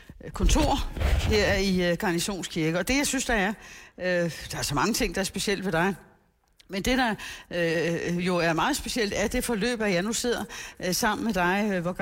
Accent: Copenhagen, Capital Region of Denmark, Denmark; Og både du og jeg er præstebørn fra København

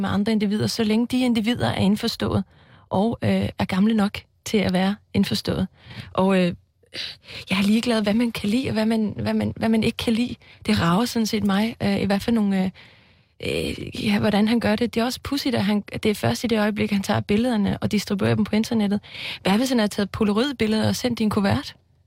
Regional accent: Iceland; Danish is a second language; Nu er jeg jo islænding, så jeg ved ikke rigtig, om jeg bruger det korrekt

